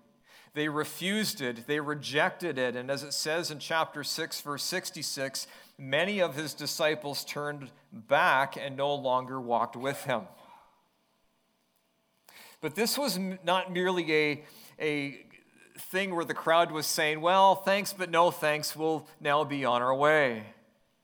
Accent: West Coast, United States; Well, growing up on the West Coast, I grew up only minutes from the ocean, from the Pacific Ocean

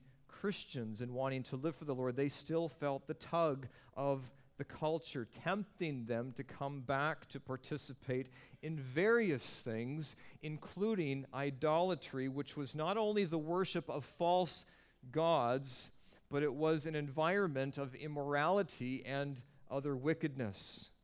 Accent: Western Canada, Canada; a fairly typical subdivision where I grew up in Western Canada

